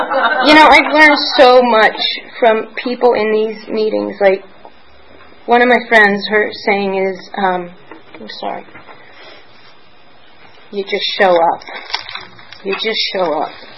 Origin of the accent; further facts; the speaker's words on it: Pennsylvania, United States; born there; I was born in Lancaster County, Pennsylvania, and I share that because there's a different food and a different weight mentality that goes on in Lancaster County, Pennsylvania.